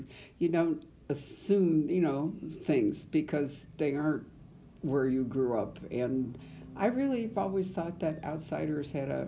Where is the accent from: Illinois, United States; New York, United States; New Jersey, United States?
Illinois, United States; Chicago; Well, I'm from Chicago, which when I was growing up in the 40s and 50s was very much an ethnic town.